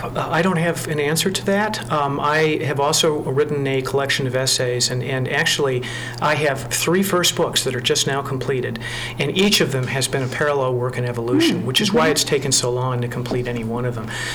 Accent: Chicago, Illinois, United States; also born or lived in Iowa City; I grew up in Chicago, so I'm a Great Lakes baby, so to speak. And I cut my teeth at the Writers' Workshop at the University of Iowa in Iowa City and lived there for a number of years and loved it there.

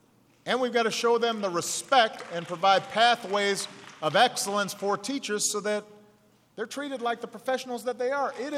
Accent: Chicago, Illinois, United States; Back in my hometown of Chicago, Mayor Rahm Emanuel's opening up schools like this one.

